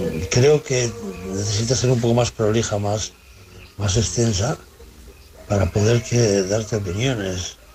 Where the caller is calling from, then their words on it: Bilbao, Basque Country, Spain; de Bilbao.